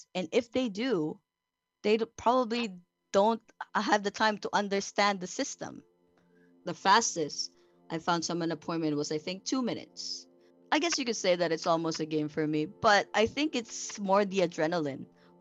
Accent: Toronto, Ontario, Canada; I'm from Toronto, Ontario. I'm a student from York University

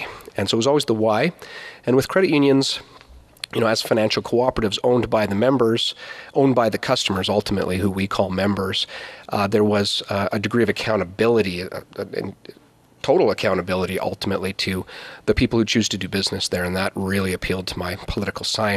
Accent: Vanderhoof, British Columbia, Canada; I was born and raised here in North Central BC, Vanderhoof's son. Came to Prince George in 98 to attend UNBC.

